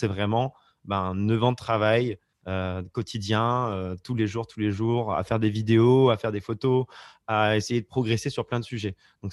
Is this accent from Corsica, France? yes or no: no; Auvergne-Rhône-Alpes, France; Je viens de Haute-Loire où il n'y a pas beaucoup de grandes villes, etc. Honnêtement, hein, j'ai un lieu dit de 200 habitants et j'adore l'Auvergne. Je suis trop fier d'être auvergnat.